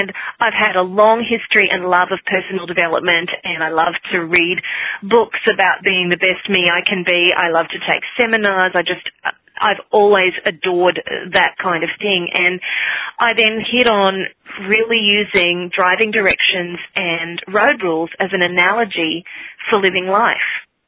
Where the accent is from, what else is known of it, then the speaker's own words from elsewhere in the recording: Australia; now in New York, United States; Well, I am from Australia originally